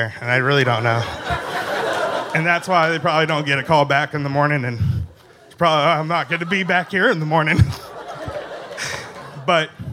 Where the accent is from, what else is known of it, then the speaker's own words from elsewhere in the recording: Seattle, Washington, United States; moved from Seattle, Washington. I was actually here May 6th when you saw me in the corner. You're like, where are you from? And I was like, Seattle, Washington.